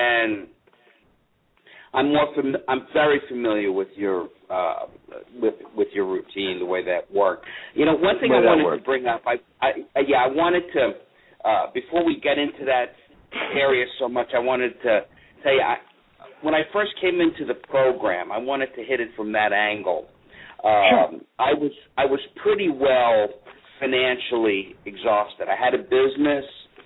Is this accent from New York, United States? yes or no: yes; New York, United States; I'm from New York.